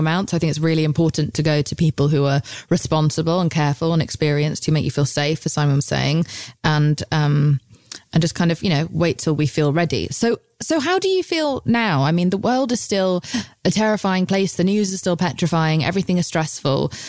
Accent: United Kingdom; especially as British people, like, it's so amazing to hear someone just kind of strip themselves of their shame.

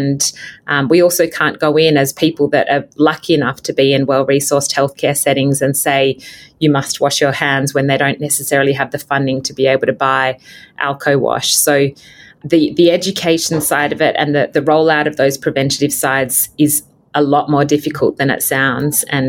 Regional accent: Australia; accent: Australian; especially with my Australian accent

